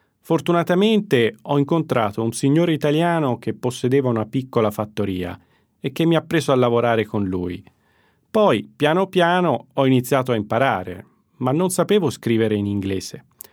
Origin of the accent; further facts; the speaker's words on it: Pescara, Abruzzo, Italy; moved away as an adult; now in Perth, Australia; Mi mancava Pescara, la mia città d'origine.